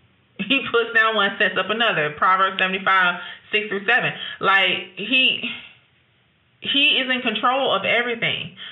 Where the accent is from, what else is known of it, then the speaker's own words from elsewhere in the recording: Georgia, United States; accent: Southern; But in the South, I'm from Georgia. If you can't hear the accent, that's why I'm from Georgia.